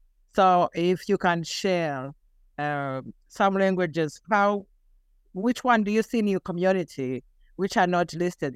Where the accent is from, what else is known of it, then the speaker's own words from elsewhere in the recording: Rwanda; first language Kinyarwanda; English is a second language; Kinyarwanda is my native language. The country is Rwanda, and the language is Kinyarwanda, Mwaramutse.